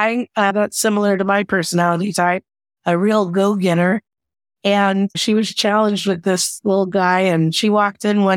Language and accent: English; Kansas City, Missouri, United States; Came back to my hometown of Kansas City and built the school of my dreams.